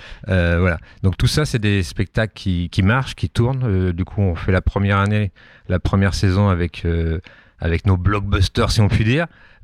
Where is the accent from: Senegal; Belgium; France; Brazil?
France; Le Havre, Normandy; moved away as an adult; also born or lived in Paris; Ben moi, je suis du Havre, j'ai fait toutes mes études ici, etc. Toute ma famille est encore ici. Moi, je suis parti quand j'avais une vingtaine d'années sur Paris. Je suis monté à la capitale, comme on dit.